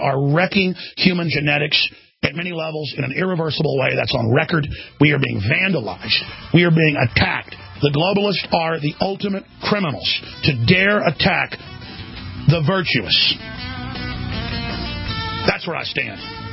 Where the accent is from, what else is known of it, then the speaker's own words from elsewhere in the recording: United States; I'm not saying I'm some hoity-toity guy, but the whole point is I'm an American, and you get that through your stinking heads.